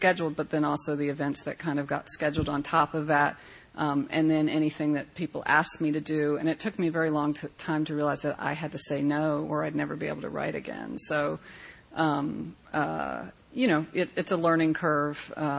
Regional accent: Pennsylvania, United States; Well, I grew up outside of Philly in the suburbs, which my friends always make sure I am very, very honest about

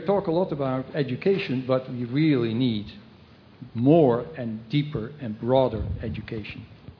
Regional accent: Netherlands; I can remember one thing when I grew up in Holland.

